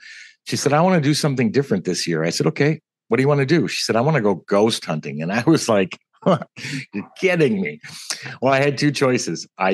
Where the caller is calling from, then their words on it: Phoenix, Arizona, United States; Phoenix, Arizona.